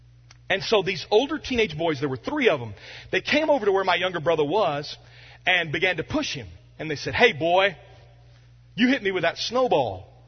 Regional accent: Arkansas, United States; And we grew up in Arkansas, and it rarely snows in Arkansas

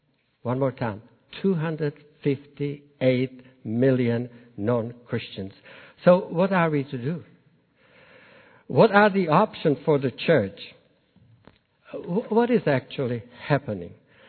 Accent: Czechia; accent: Czech; English is a second language; I asked the students, about 600 of them in a big hall, whether they detected my accent. Well, sure enough, they did. So I said, well, can I tell you something in Czech so that you would see what kind of difference it is to speak Czech or to speak English?

